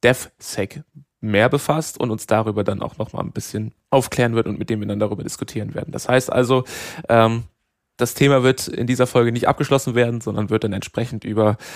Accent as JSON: {"language": "German", "town": "Solingen", "region": "North Rhine-Westphalia", "country": "Germany", "tie": "born or raised there", "said": "Ich wohne ja gebürtig in Solingen"}